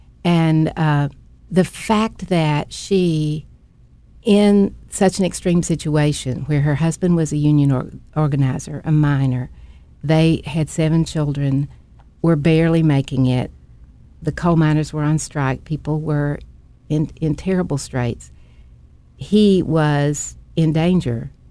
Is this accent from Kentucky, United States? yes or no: yes; Kentucky, United States; I've been a folk music follower since I was 14, and then I grew up in Harlan County, so I knew it was from Harlan County